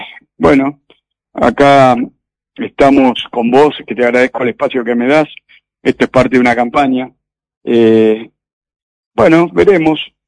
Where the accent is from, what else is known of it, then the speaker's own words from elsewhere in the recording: Argentina; me interesa que me llamen los argentinos. Soy argentino.